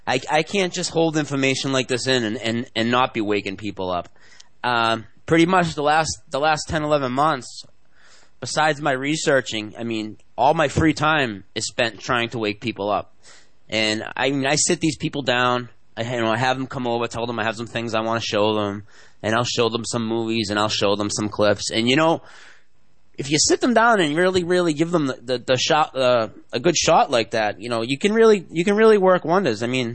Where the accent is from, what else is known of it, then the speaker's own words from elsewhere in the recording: Massachusetts, United States; I'm from Massachusetts. I'm 34 years old